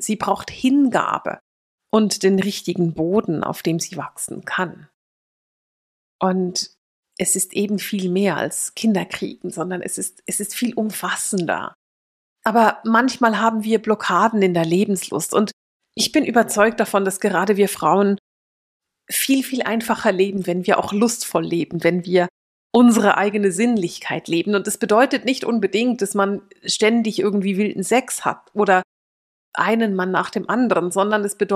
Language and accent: German; Switzerland; Bei uns in der Schweiz stellen die jungen Männer in den Dörfern die Maibäume auf für ihren Schwarm.